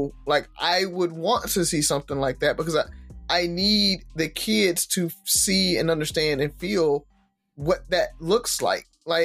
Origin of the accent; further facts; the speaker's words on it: the South, United States; Like, growing up in the South, we might have seen some overt racism a little bit more